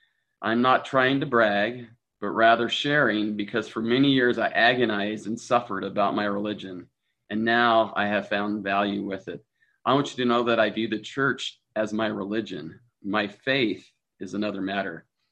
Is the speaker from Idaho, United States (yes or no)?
yes; Meridian, Idaho, United States; now in Logan, United States; I'm from Meridian, Idaho. That's where I graduated from high school.